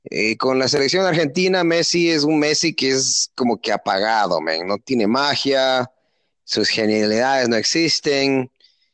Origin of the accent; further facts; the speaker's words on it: Ecuador; yo soy de ascendencia ecuatoriana, yo soy de Ecuador.